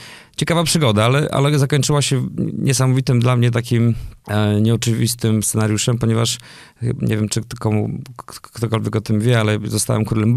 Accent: Czarna, Subcarpathian Voivodeship, Poland; moved away; also born or lived in Rzeszów / United States / France; ja jestem z Podkarpacia, faktycznie z takiej małej gminy Czarna, gdzie chodziłem do przedszkola.

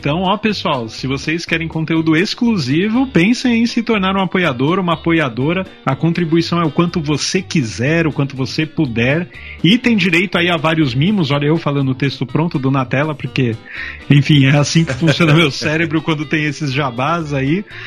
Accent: São Caetano do Sul, São Paulo, Brazil; born there; eu nasci em São Caetano, não é, só que eu nunca morei em São Caetano, mas eu nasci lá.

